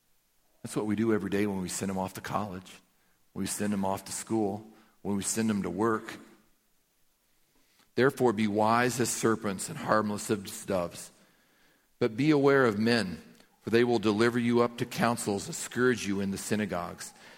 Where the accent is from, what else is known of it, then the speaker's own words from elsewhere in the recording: South Carolina, United States; I get in trouble with that, but I grew up in South Carolina. We say yes, ma'am, and no, ma'am.